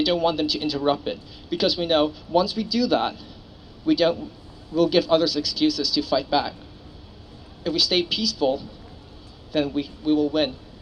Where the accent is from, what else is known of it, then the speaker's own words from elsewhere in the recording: Hong Kong; I'm actually an exchange student here. I'm from Hong Kong. I was born and raised in Hong Kong. I'm 21 now. I spent 21 years in Hong Kong. So it's my first time in Canada